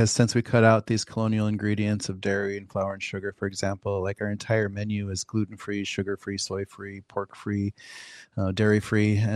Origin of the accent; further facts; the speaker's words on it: Pine Ridge, South Dakota, United States; I use my reservation as an example, because growing up on Pine Ridge, we had one grocery store to service an area the size of Connecticut.